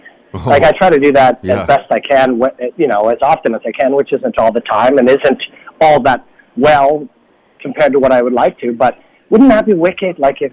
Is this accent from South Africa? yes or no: no; Canada; as a Canadian